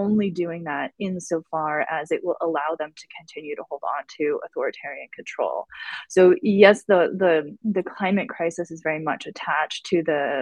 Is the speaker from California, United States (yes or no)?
no; Arizona, United States; simply because I'm from Arizona, and I had heard a story about this Saudi farm deal